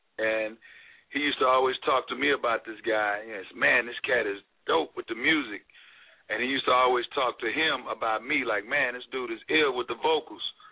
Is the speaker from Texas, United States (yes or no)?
yes; Dallas, Texas, United States; And for me growing up in D-Town, I'm actually from Dallas, Texas, Oak Cliff, you know what I mean?